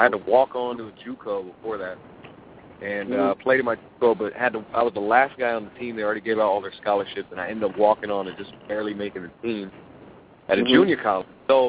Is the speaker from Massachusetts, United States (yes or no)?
no; Keizer, Oregon, United States; So coming from a small town, I was born and raised in Kaiser, Oregon, population like 50,000, really small. Hadn't been outside of the state too much prior to that summer